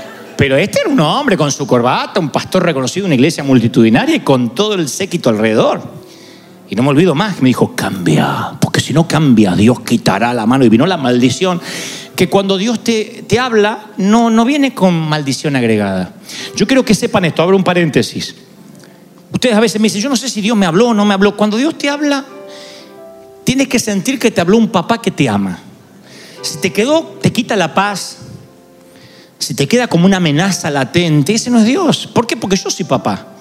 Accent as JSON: {"language": "Spanish", "country": "Argentina", "said": "Pero tal vez porque yo soy argentino, qué sé yo."}